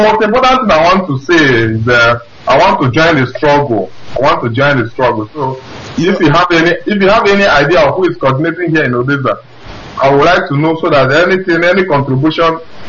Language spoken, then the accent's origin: English; Nguo, Enugu State, Nigeria; now in Odesa, Ukraine; I'm from Enugu State, from Nguo.